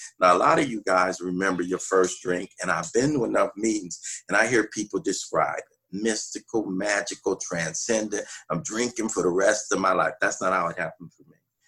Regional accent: Los Angeles, California, United States; I grew up in South Central Los Angeles, grew up in the 60s, and I'm one of six boys.

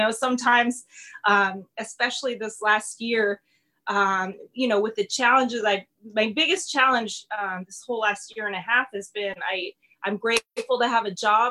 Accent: Los Angeles, California, United States; So I grew up in West LA.

